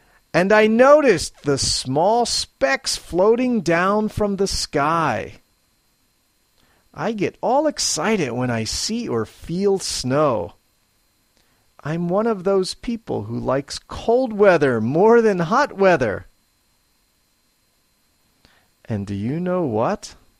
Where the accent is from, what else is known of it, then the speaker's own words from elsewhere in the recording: Philadelphia, Pennsylvania, United States; Back home in my hometown, Philadelphia, some of my happiest memories are of the times after a big snowstorm.